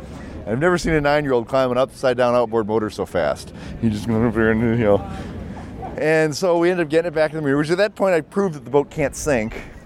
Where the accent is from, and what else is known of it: Seattle, Washington, United States